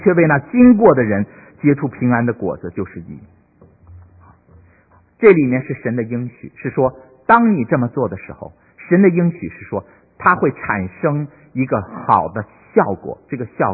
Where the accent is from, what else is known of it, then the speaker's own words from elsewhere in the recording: Fuzhou, Fujian, China; 那个我觉得咱们福州人用的那个东西挺好的，以后咱们回国的时候可以带一批来